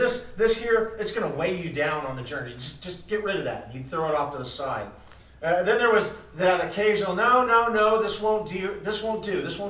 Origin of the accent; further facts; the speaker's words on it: Fort Lauderdale, Florida, United States; Growing up in Fort Lauderdale, it was asphalt and concrete. And here I am, you know, thousands of miles away in southwestern Montana with trees and mountains.